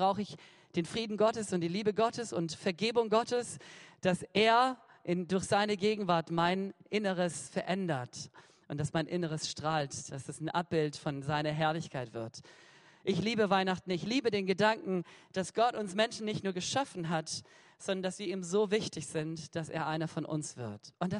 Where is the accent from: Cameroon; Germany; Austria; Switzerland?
Cameroon; Ja, ich bin im Ausland groß geworden. Mein Papa und meine Mutter, sie waren Missionare in Kamerun.